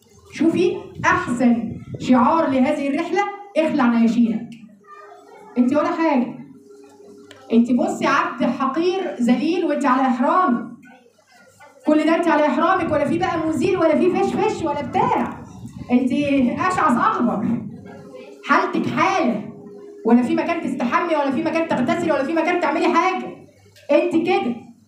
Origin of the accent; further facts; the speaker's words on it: Sohag, Sohag Governorate, Egypt; انا نفسي كنت انا من سوهاج